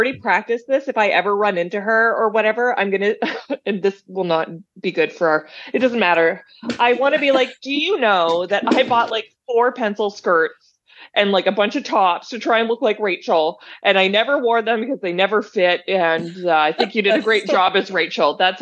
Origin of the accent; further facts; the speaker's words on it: Canada; even though I am Canadian.